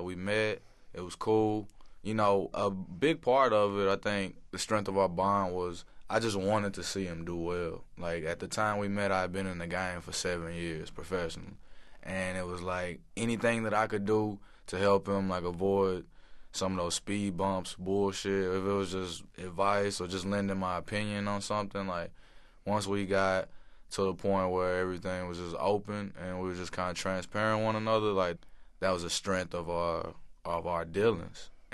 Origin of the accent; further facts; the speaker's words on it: Nashville, Tennessee, United States; Like, man, I'm thinking about signing this kid from down here from Memphis. And I'm from Nashville.